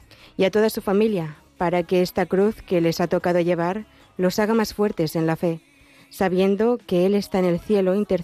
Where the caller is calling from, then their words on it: Vigo, Galicia, Spain